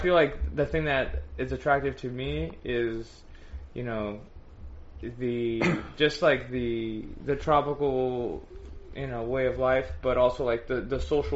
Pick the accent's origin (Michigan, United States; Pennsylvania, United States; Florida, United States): Florida, United States; Miami; Like, I mean, we're from Miami, we don't give a fuck.